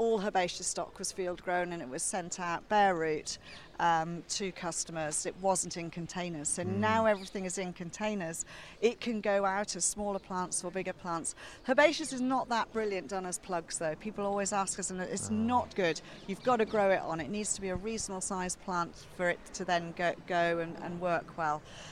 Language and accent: English; North East England, United Kingdom; So didn't really settle anywhere until I was about 8.5 years old. We settled in Northumberland. So I come from Northumberland. Basically, that's where I say my home is.